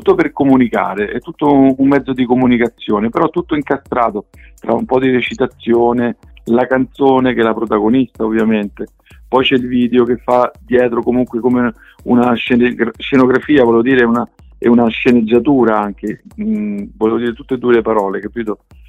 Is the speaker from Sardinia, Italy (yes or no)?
no; Rome, Lazio, Italy; now in Bologna, Italy; adesso io sono a Bologna, sono romano ma vivo a Bologna